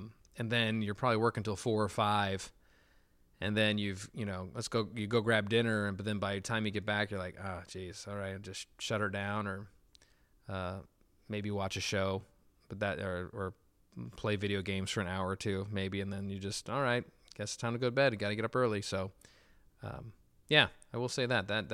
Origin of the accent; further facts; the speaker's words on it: Michigan, United States; Hey, listen, I'm from Michigan, but there's some beautiful beaches up there